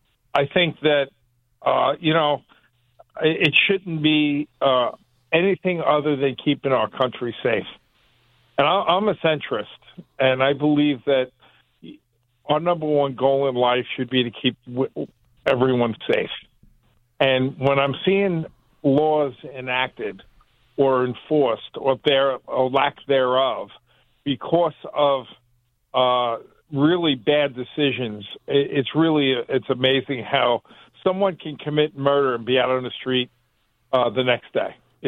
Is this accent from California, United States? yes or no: no; New Milford, New Jersey, United States; I grew up in New Milford, and so I lived all over the state.